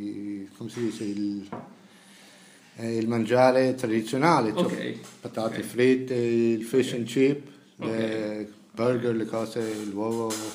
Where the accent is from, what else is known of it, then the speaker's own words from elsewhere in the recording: Ireland; accent: Irish; Italian is a second language; Sono nato in Irlanda, sì, okay.